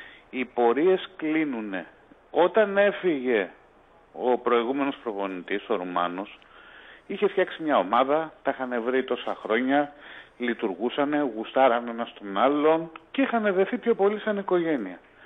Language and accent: Greek; Vyronas, Attica, Greece; από Βίρονα, έχουμε ξαναμιλήσει.